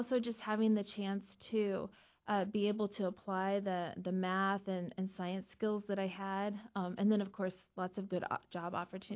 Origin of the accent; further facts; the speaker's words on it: El Dorado, Kansas, United States; So I'm from El Dorado, Kansas. It's a fairly small town outside of Wichita, and just grew up in the country.